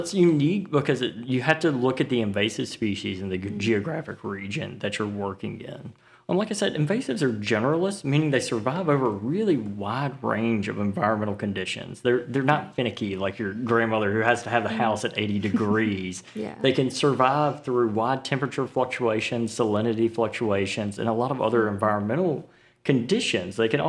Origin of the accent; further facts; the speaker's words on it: Vicksburg, Mississippi, United States; Well, I am from Vicksburg.